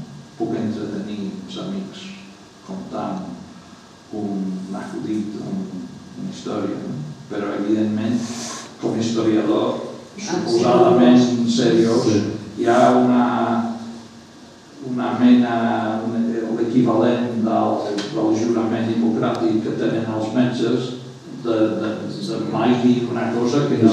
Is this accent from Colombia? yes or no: no; Liverpool, North West England, United Kingdom; Jo vaig néixer a Liverpool, que és una ciutat que va patir molt durant els bombardejos dels nazis durant la Segona Guerra Mundial. Jo vaig néixer el 46